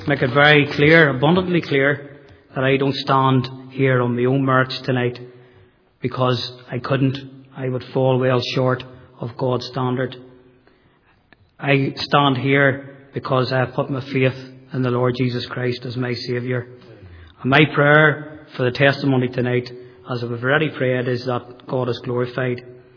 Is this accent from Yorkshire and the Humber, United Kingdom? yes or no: no; Armagh, Northern Ireland, United Kingdom; I'm from Armagh. And not to give my age away too much, I was born in the 70s.